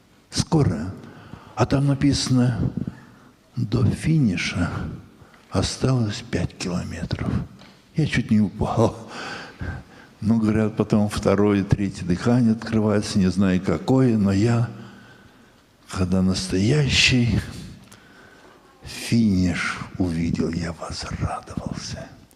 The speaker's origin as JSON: {"language": "Russian", "region": "Ural", "country": "Russia", "moved": "yes", "lives_now": "Ukraine", "said": "Когда я с Урала приехал на Украину"}